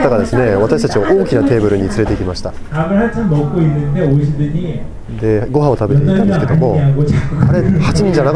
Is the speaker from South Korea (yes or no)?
yes; South Korea; Japanese is a second language; 私は韓国人なんですけども